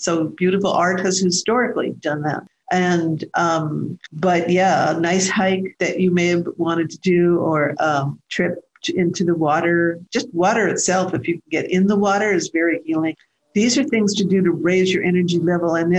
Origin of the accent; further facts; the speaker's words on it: Los Angeles, California, United States; because I grew up in West Los Angeles